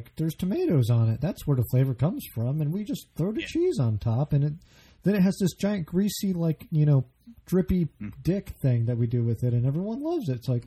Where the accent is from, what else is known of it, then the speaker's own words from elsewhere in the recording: Naperville, Illinois, United States; Well, there was one in my hometown in Naperville.